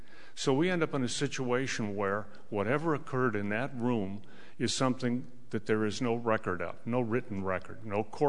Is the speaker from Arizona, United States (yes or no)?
yes; Phoenix, Arizona, United States; I'm an attorney from Phoenix, Arizona. I like the weather here